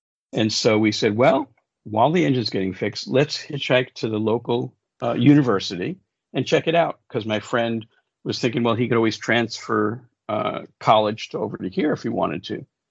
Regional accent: Bronx, New York, United States; I grew up in the Bronx.

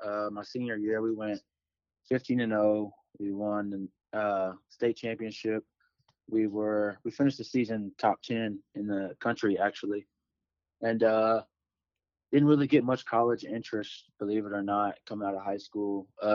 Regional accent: Louisville, Kentucky, United States; I'm from Louisville, Kentucky.

